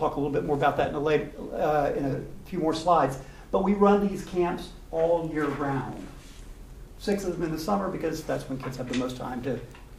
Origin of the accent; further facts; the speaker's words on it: Houston, Texas, United States; I'm from Houston. Moved down here just like 2-3 years ago, and this was something that surprised me to hear.